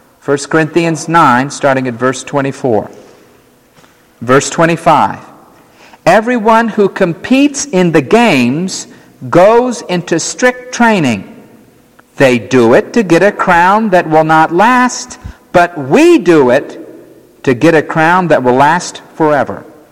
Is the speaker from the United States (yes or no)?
yes; New York City, New York, United States; Now, growing up in New York City, they don't have all this space, so nobody played football.